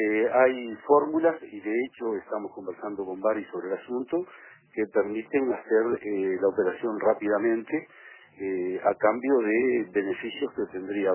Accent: Uruguay; como uruguayo y como representante del gobierno uruguayo

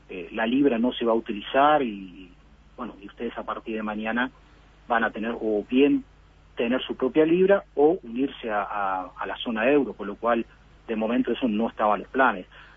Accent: Uruguay; now in United Kingdom; yo como uruguayo me sentí uno más, y de hecho me hicieron sentir uno más. Por supuesto que estaba totalmente habilitado para votar, por ser ciudadano británico también

